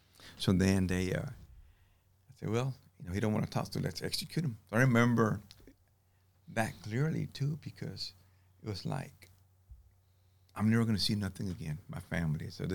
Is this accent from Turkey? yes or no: no; Texas, United States; Awesome compared to from back home. I'm from South Texas.